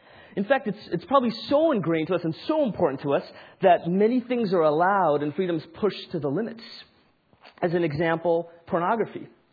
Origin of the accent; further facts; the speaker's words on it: India; now in United States; I actually was born and raised in India. You could tell that I'm Indian